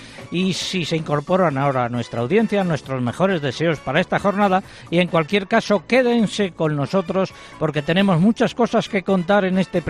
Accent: Adanero, Castile and León, Spain; Por mi tierra, Adanero, en la comarca bulense de La Moraña, existía una expresión que todavía recuerdo

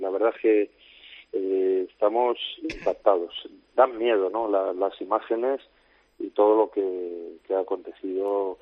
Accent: Alicante, Valencian Community, Spain; born there; Yo en Alicante.

